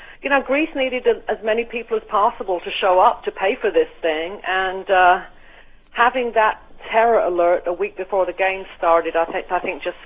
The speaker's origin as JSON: {"language": "English", "country": "United Kingdom", "said": "I mean, I'm British, as you said, and I had been in America for about 3-4 months."}